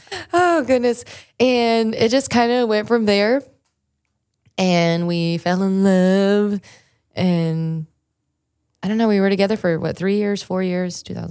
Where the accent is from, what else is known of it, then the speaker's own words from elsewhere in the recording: Newark, Ohio, United States; now in Nashville, United States; Newark, Ohio, just like a farm town pretty much in Ohio, right in the middle, central Ohio.